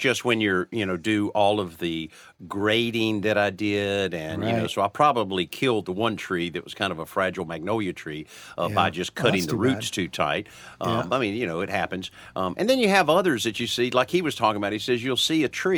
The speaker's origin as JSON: {"language": "English", "town": "Marianna", "region": "Florida", "country": "United States", "tie": "born or raised there", "said": "WTYS AM 1340 in my hometown of Marianna, Florida. Hello to everybody around the old hometown."}